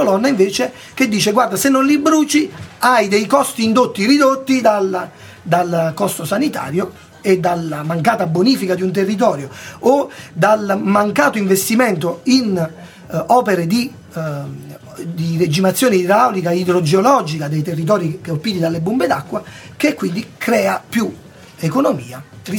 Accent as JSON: {"language": "Italian", "town": "Caserta", "region": "Campania", "country": "Italy", "also_born_or_lived": "Lucca", "lives_now": "Tivoli, Italy", "said": "Io sono casertano, sebbene abbia lavorato 10 anni in Toscana, a Lucca, e adesso sono qui a Tivoli"}